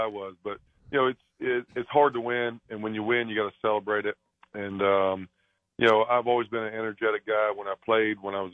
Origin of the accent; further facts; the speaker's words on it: Magnolia, Ohio, United States; me obviously coming back to my hometown, you know, I grew up 15 minutes from there in Magnolia.